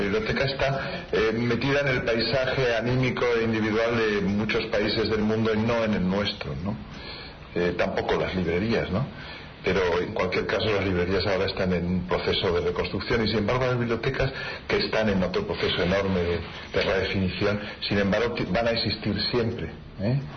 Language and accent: Spanish; Community of Madrid, Spain; estoy muy satisfecho de él porque me considero muy madrileño